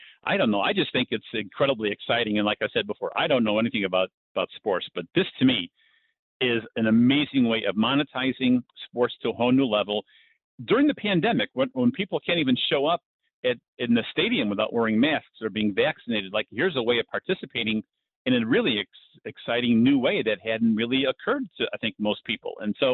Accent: Chicago, Illinois, United States; And, you know, we heard recently, Andy, you know, we're both from Chicago

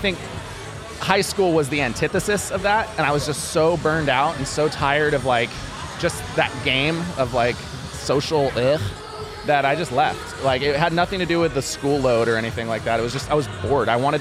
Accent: Oceanside, California, United States; I grew up in Oceanside, California, and surfing is just so much better than doing two-a-days

